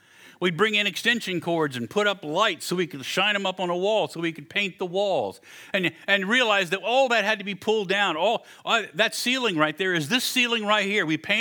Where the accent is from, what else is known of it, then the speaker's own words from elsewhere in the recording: West Virginia, United States; I'm from West Virginia. I didn't go to count this up without a calculator.